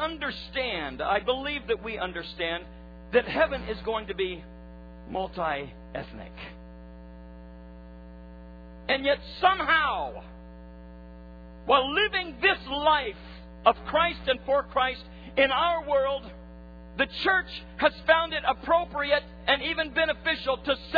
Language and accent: English; Baton Rouge, Louisiana, United States; I was born in Baton Rouge, Louisiana. I was raised with a grandfather who loved God with all of his heart.